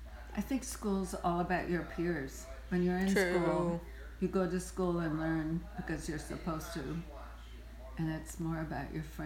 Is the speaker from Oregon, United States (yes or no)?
yes; Roseburg, Oregon, United States; also born or lived in Minnesota; I was born in Minnesota, moved to Oregon